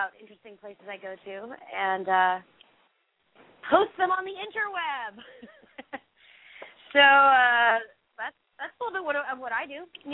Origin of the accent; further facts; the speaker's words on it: San Francisco, California, United States; But I'm from San Francisco, so I'm like a total Chinese food snob, you know.